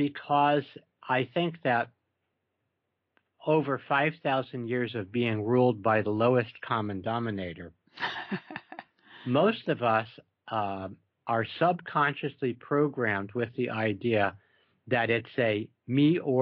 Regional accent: New York, United States; I'm from New York, and New Yorkers are noted for their bluntness.

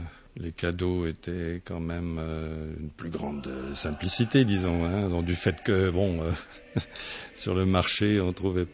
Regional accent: France; en tant que Français, j'étais quand même habitué à ce fameux réveillon

